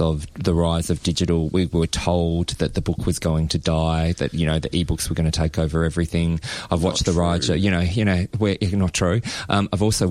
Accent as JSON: {"language": "English", "town": "Adelaide Hills", "region": "South Australia", "country": "Australia", "tie": "born or raised there", "said": "I grew up in South Australia, grew up in the Adelaide Hills"}